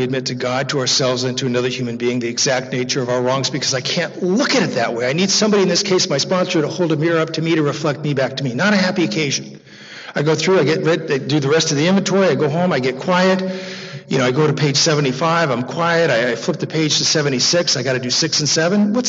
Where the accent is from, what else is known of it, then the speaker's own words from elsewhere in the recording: Las Vegas, Nevada, United States; I'm 4 or 5 years old. I'm growing up in Las Vegas, Nevada. It's the early 60s. My father's in the Air Force.